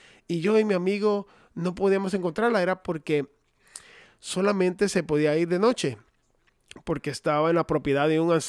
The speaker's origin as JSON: {"language": "Spanish", "region": "Colorado", "country": "United States", "second_language": "Spanish", "said": "yo soy de Colorado."}